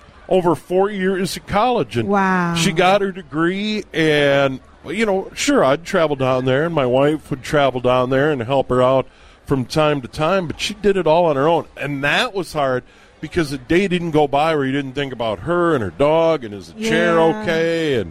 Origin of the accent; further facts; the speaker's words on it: St. Paul, Minnesota, United States; And see, I grew up here in St. Paul, or very nearby in St. Paul. So I spent a lot of time as a kid.